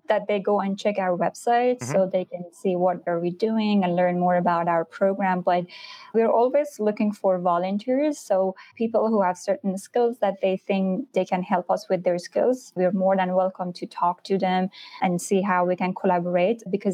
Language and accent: English; Iran; English is a second language; because I was born as a refugee, so I faced a lot of challenges growing up in Iran.